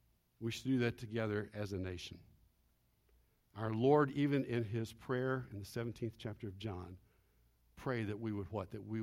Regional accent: Lake Charles, Louisiana, United States; all the horrible hurricanes that have been hitting my hometown of Lake Charles, where I did my undergrad work in music

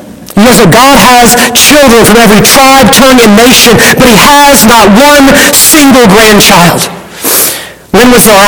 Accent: Alabama, United States; Yeah, I come from Alabama. I got some football references.

